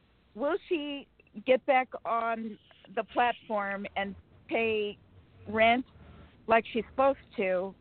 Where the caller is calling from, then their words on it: Sacramento, California, United States; from Sacramento, California.